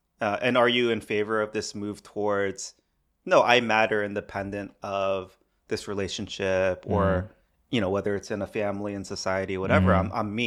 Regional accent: United States; As an American.

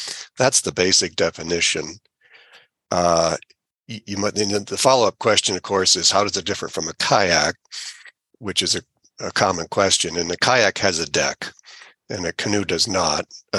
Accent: Iowa, United States; He's from Illinois and I was from Iowa, and we grew up in canoes.

